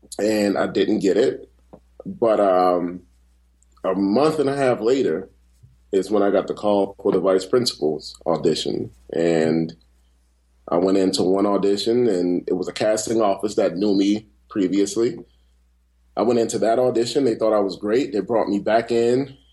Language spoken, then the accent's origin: English; Miami, Florida, United States; I'm born and raised in Miami, for those who don't know, and I grew up in Coconut Grove and Richmond Heights. I have to say both places or they won't let me back in.